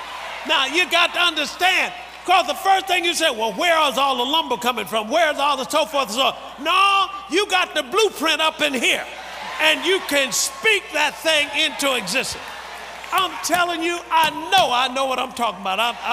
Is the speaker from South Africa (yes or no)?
yes; South Africa; now in Chicago, United States; We came from South Africa to Chicago.